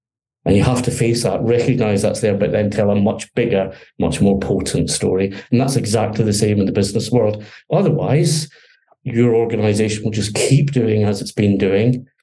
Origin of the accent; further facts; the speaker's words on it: Scotland, United Kingdom; your listeners, your podcast viewers will have guessed I'm Scottish, right?